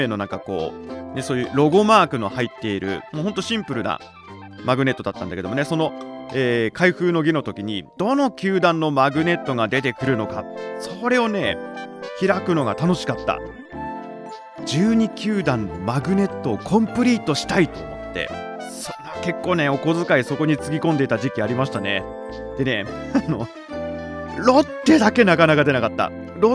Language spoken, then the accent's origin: Japanese; Chofu, Tokyo, Japan; サッカーはね、サッカーはあの頃、まあ、私の実家のその調布市にスタジアムの建設計画があって